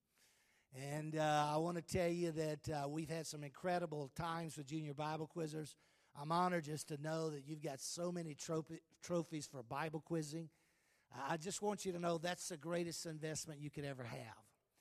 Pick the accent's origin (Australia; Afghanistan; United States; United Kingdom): United States; the South; I know you're hearing my voice saying, that guy's from the South. I know he is, and I am from the South.